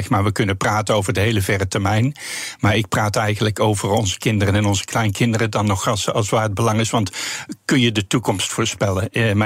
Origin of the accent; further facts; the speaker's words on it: North Brabant, Netherlands; born there; now in Groningen, Netherlands; Ja, ik kom uit Groningen. Ja. Ja. Nu wel. Ja, geboren in Brabant, maar altijd gestudeerd in Groningen.